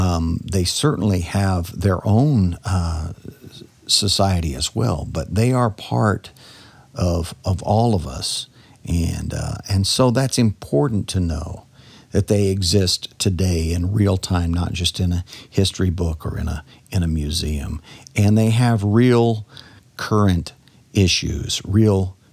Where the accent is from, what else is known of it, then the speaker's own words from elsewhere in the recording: Nebraska, United States; also born or lived in Texas; now in South Dakota, United States; I grew up on the Great Plains, Nebraska, and lived in the panhandle of Texas for a while, and now, of course, have lived in South Dakota for a long time.